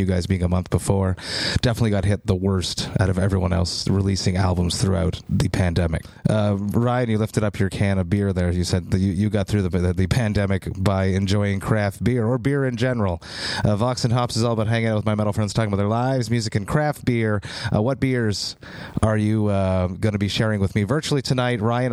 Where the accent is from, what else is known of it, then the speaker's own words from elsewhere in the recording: Montreal, Quebec, Canada; I'm from Montreal, obviously.